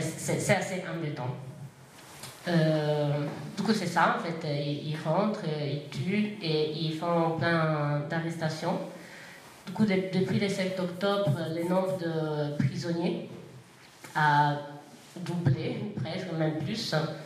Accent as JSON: {"language": "French", "town": "Jenin", "region": "West Bank", "country": "Palestine", "said": "Comme je disais, moi, on est de Jenin."}